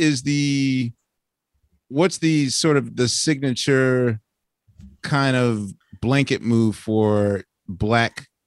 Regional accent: Philadelphia, Pennsylvania, United States; I'm from Philly

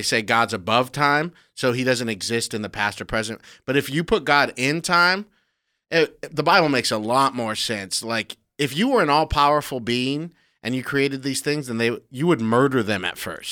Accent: West Covina, California, United States; I grew up in the Great IKEA.

